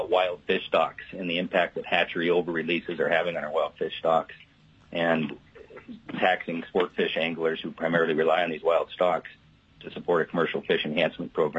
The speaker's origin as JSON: {"language": "English", "town": "Fairbanks", "region": "Alaska", "country": "United States", "said": "I'm from Fairbanks."}